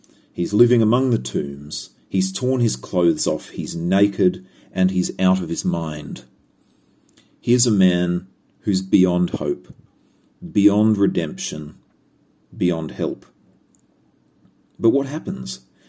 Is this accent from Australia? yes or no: yes; Australia; I'm an Aussie. And in Australia, we say this about the table spread Vegemite.